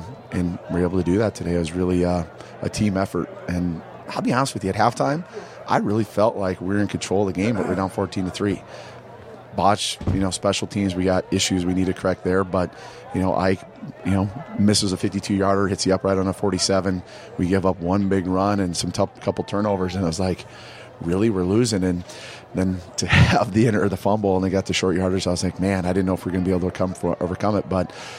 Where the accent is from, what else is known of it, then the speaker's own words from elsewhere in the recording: Fayette, United States; Plus, it's my hometown basically growing up, so I'll be in our kids' ear a little bit about how we're going to prep. And I don't get to go back to my home state very often, and certainly don't, you know, I'll have half the people probably in Fayette to be relatives of mine.